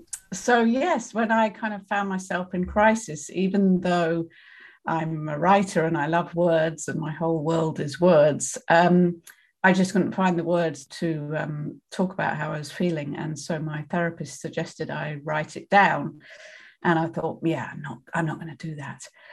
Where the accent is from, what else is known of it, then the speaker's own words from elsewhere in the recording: United Kingdom; I'm, as you may be able to tell, I'm British